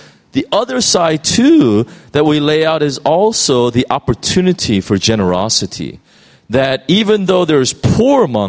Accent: United States; And as American, I can really relate even more so that the people of God rely so much on government

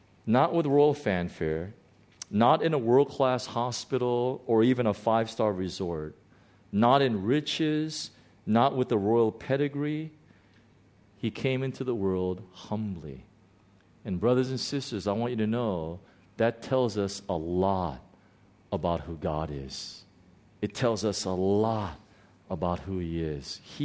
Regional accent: United States; I had no idea what their names were, you know, as an American.

